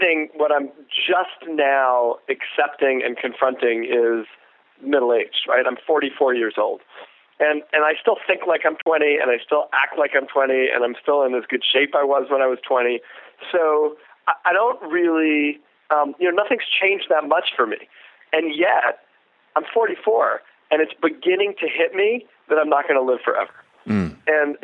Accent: New York City, New York, United States; Now, I'm from New York City. I've never been underneath a car in my life.

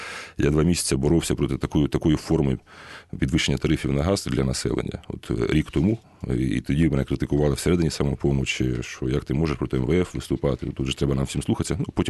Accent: Dnipro, Dnipropetrovsk Oblast, Ukraine; Моєму рідному Дніпропетровську опозиційний блок 47% от на сьогодні.

